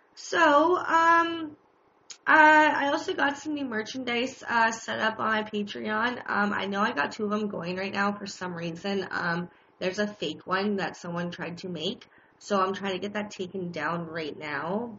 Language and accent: English; Canada; and yes, I am from Canada, so I figured why not do one from my country.